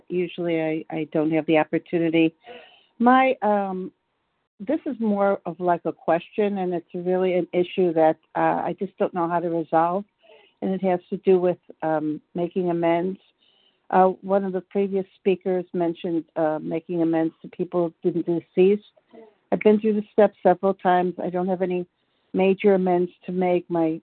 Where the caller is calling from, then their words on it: Georgia, United States; from Georgia.